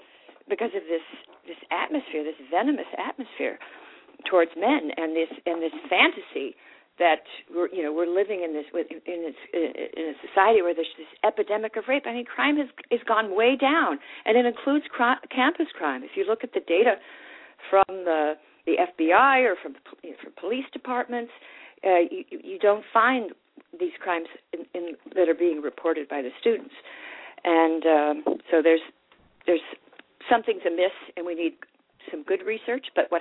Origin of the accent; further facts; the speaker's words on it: California, United States; I'm from California. I think just growing up there, I didn't hate guys.